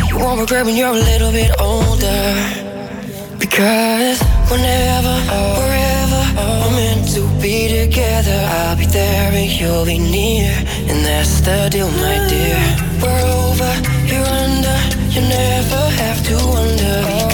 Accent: Netherlands; ik ben een Nederlander, dus ik snap die sfeer. Ik snap al die Hollandse liedjes en ik weet precies hoe ze eindigen.

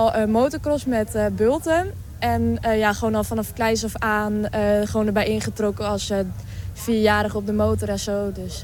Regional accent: Eelde, Drenthe, Netherlands; Ik kom uit Eelde.

